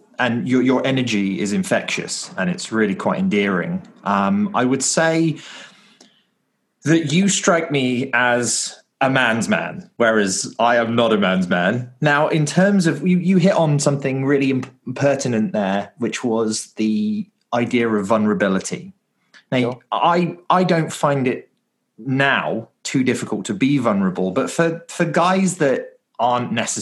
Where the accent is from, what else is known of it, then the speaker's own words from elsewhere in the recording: United Kingdom; I'm British